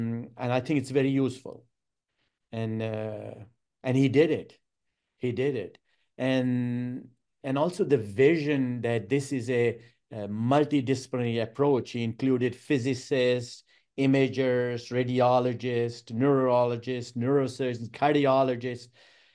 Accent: Germany; moved away; I came from Germany, so it was amazing.

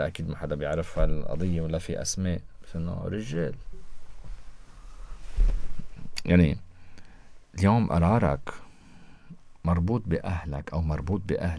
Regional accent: Lebanon; عنا نحن كلبنانيين

